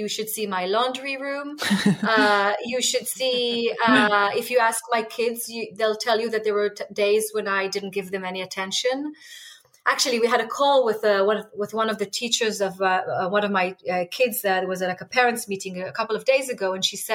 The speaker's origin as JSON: {"language": "English", "country": "Israel", "tie": "born or raised there", "said": "So I was raised in Israel"}